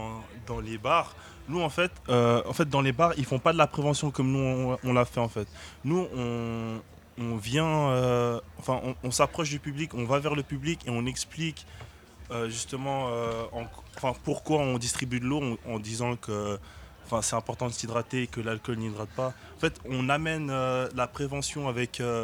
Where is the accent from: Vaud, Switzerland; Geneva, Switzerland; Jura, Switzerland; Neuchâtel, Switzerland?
Geneva, Switzerland; Plan-les-Ouates; j'ai 21 ans. Et comme Ryan, en fait, je viens de Plan-les-Ouates. Enfin, on est de Plan-les-Ouates, les deux.